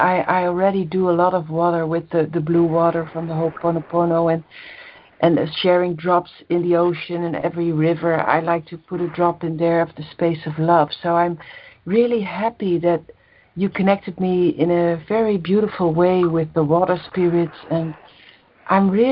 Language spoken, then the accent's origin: English; Netherlands; I'm from Holland.